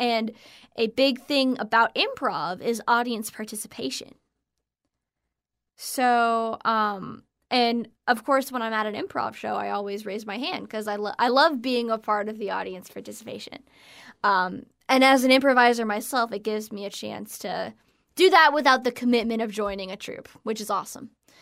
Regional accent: Florida, United States; yeah, I'm from Florida and I'm on vacation with my family.

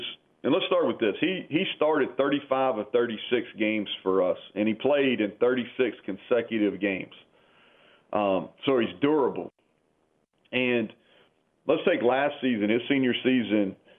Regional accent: Kentucky, United States; I'm from Kentucky, so I remember him really well.

